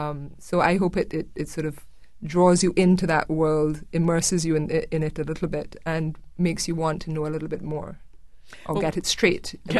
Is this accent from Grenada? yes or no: yes; Grenada; born there; my parents are from Barbados, or one parent is from Barbados, the other is from Jamaica. I was born in Grenada.